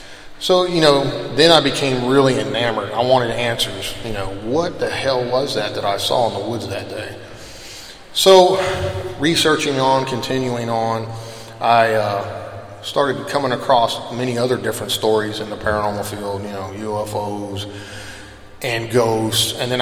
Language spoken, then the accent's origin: English; Gassaway, West Virginia, United States; born there; I was born in Gassaway, West Virginia, Braxton County, just a few miles from where the incident happened.